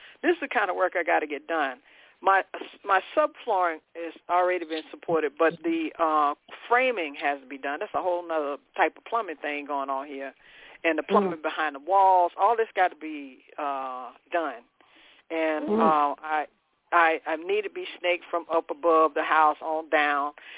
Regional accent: Florida, United States; But I want to go back to my home state. I don't want to be here in Georgia. I don't like Georgia.

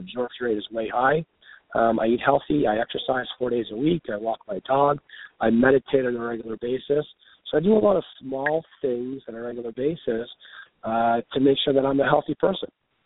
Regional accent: Ontario, Canada; I grew up in Southern Ontario.

